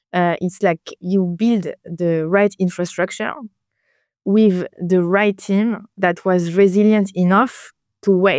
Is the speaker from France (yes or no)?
yes; France; I grew up in France. And I know that in France, where I'm coming from